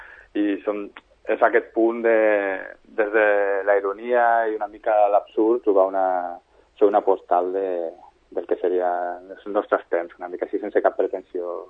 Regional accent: Sabadell, Catalonia, Spain; now in Madrid, Spain; sóc de Sabadell de tota la vida, tinc molta vinculació amb la ciutat

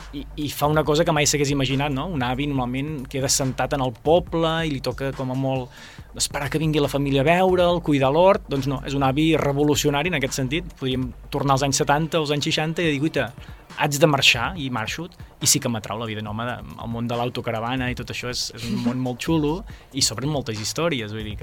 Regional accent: Banyoles, Catalonia, Spain; soc de Banyoles, i llavors la vida potser ja no és un ritme tan alt com les grans ciutats, no, de Catalunya

